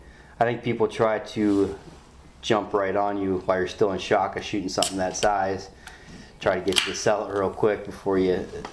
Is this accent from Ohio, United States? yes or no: yes; Ohio, United States; from Northeast Ohio